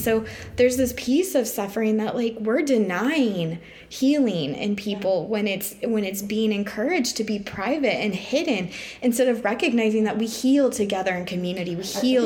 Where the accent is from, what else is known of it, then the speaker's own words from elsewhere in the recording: United States; growing up in America and in the church